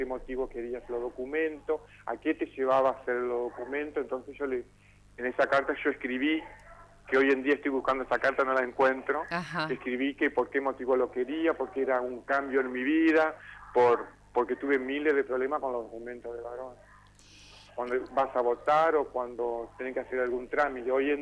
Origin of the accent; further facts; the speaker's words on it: Gualeguay, Entre Ríos, Argentina; moved away as an adult; me fui de Gualeguay porque, bueno, no conseguía laburo acá